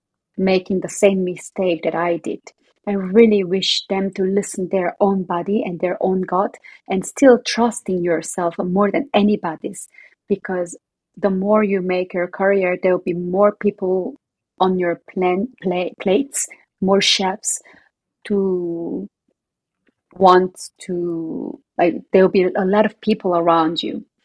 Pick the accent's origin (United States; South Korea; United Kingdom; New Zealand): South Korea; English is a second language; because I'm not from Italia, where the operatic singing came initially, or I'm not European, I'm not like English speaker, but I'm just Korean, but it's still okay because I'm enough as who I am.